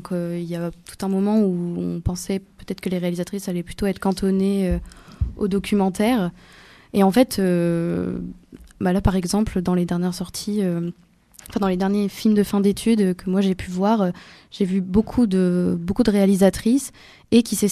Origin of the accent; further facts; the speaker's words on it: France; now in Brussels, Belgium; moi, je suis française, donc je suis un peu l'intrus à l'agence.